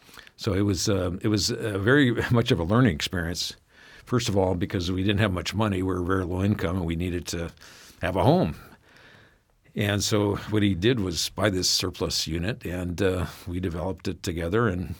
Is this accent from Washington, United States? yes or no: yes; Bremerton, Washington, United States; growing up in East Bremerton. My dad worked in the shipyard, and my mom worked as a cafeteria worker